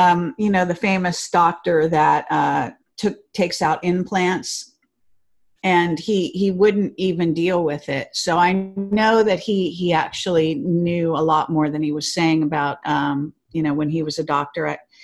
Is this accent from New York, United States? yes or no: no; Palo Alto, California, United States; born there; and my mother went to Stanford, and I was born in Palo Alto. So it was right near where I was born.